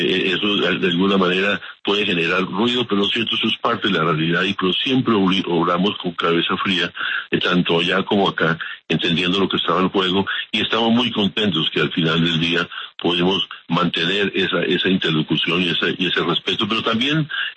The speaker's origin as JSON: {"language": "Spanish", "country": "Colombia", "said": "fue nuestro trabajo como colombianos y también en la Casa Blanca"}